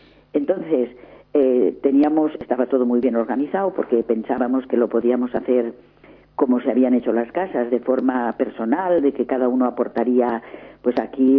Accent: Valencia, Valencian Community, Spain; será porque soy de Valencia, en esos trajes de valenciana con muchos colores

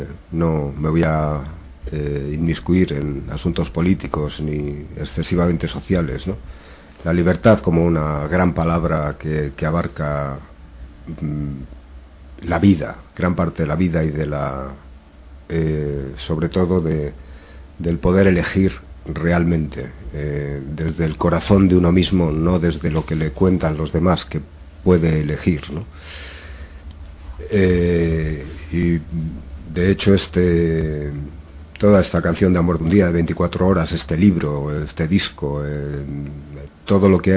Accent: Madrid, Community of Madrid, Spain; also born or lived in Frankfurt / Valencia / A Coruña / Mexico City; now in Bilbao, Spain; Yo nací en Frankfurt, nací en Alemania y me crié en Madrid. Mis padres son de Madrid, se puede decir que soy madrileño. Y he vivido en Madrid, en Valencia, en La Coruña, en México, DF, en Almería.

